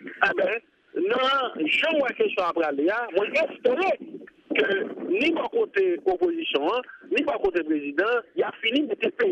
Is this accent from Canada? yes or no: no; Haiti; Je vais lui-même parler avec vous là en tant qu'haïtien.